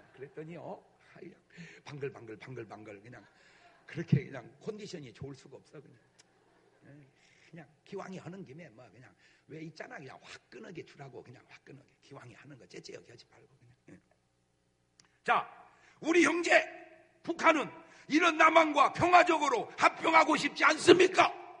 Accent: South Korea; 나도 한국 사람이지만 참.

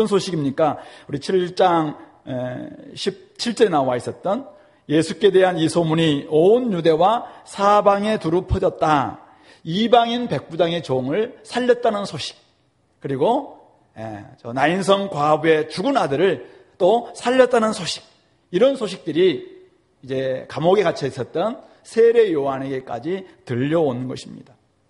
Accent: Yeosu, South Jeolla, South Korea; 제가 근데 저 여수 고향 가다가

